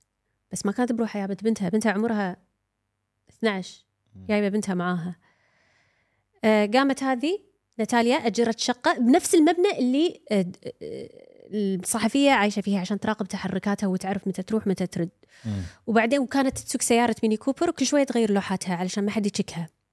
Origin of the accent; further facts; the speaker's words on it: Russia; إحساس العائلة الجماعة هم وايد يعني أنا روسي